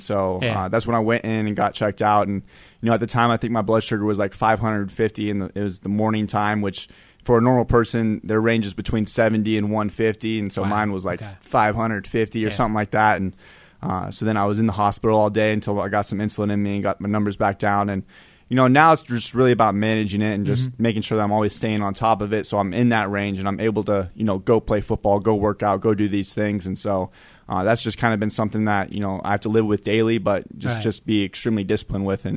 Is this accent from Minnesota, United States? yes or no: no; Denver, Colorado, United States